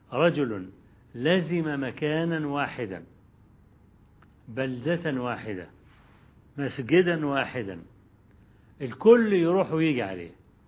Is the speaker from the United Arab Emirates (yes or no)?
no; Egypt; لما بدأنا الدعوة عندنا في مصر